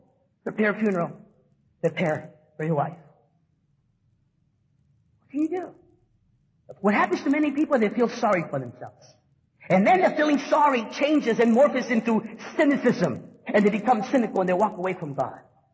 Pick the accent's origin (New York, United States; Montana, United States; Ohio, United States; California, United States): California, United States; Los Angeles; And yes, I'm from East LA. And yes, I cry.